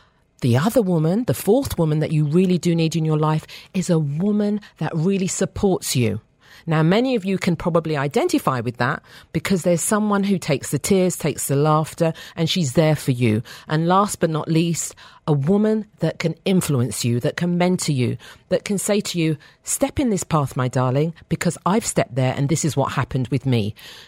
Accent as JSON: {"language": "English", "region": "England", "country": "United Kingdom", "said": "I'm British"}